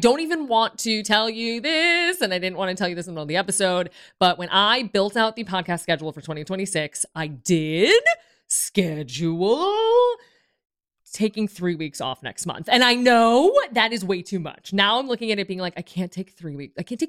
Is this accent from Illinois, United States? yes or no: yes; Chicago, Illinois, United States; now in Los Angeles, United States; where I grew up in Chicago, you know, you get out of school and then you'd go to camp.